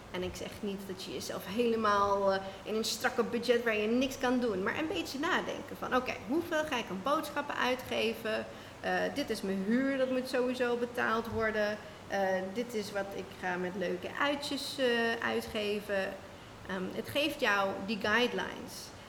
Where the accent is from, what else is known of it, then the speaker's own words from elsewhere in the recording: Australia; Dutch is a second language; now in Netherlands; Ja, ik kom zelf uit Australië en ik kan je vertellen, toen ik naar Nederland verhuisde